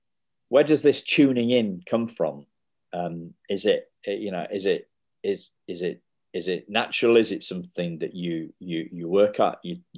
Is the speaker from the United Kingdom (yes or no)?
yes; United Kingdom; accent: English; that was just like me tuning in 3,000 miles away, 3,000 miles away with my English accent.